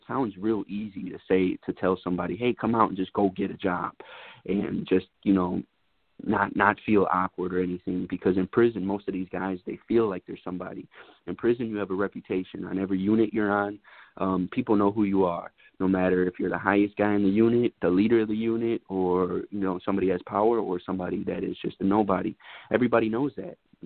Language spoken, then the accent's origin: English; Wisconsin, United States; I'm from Wisconsin, but most of them are from the hood in Milwaukee